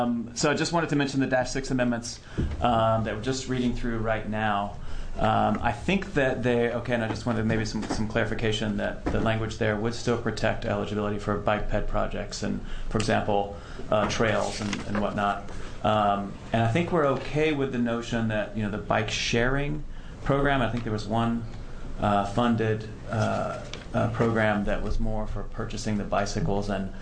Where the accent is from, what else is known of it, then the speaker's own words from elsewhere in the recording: Georgia, United States; I grew up in Georgia, where you would come down to the First Baptist Church in Cumming, Georgia, and you would certainly be moved by the Spirit and get a lot of appreciation for doing so.